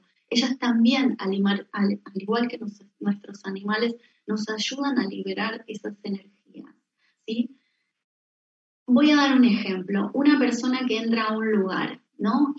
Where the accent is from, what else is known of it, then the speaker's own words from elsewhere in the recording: Argentina; now in Spain; yo no, yo soy argentina, aunque vivo aquí en España